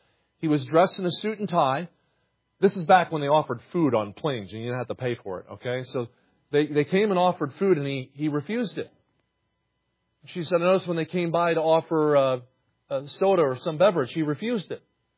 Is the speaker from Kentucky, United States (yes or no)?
no; New Jersey, United States; I grew up in New Jersey, where people say, "How you doing? You want a hoagie? You want to go to Wawa?"